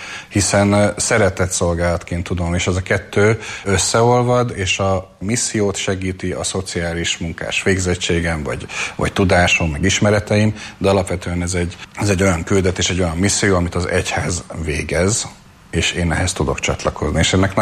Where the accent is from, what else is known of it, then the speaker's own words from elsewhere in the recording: Eger, Heves, Hungary; viszonylag korán én Egerbe nőttem föl